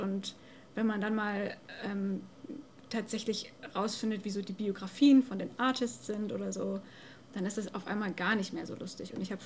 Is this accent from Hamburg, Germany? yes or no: no; Baden-Württemberg, Germany; ich bin tatsächlich nochmal auch nach Stuttgart gefahren. Ich komme da aus der Nähe, aus dieser besagten schwäbischen Kleinstadt.